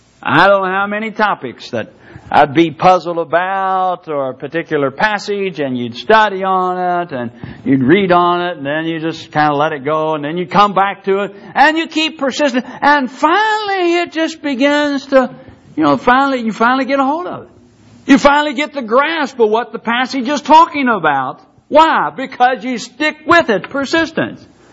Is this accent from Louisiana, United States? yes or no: no; Louisville, Kentucky, United States; I grew up in Louisville, and we live in the subdivision.